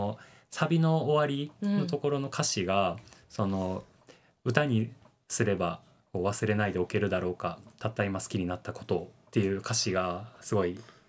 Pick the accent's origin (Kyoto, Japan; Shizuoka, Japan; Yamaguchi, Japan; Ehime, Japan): Kyoto, Japan; 僕はもう生まれも育ちも京都なんですけど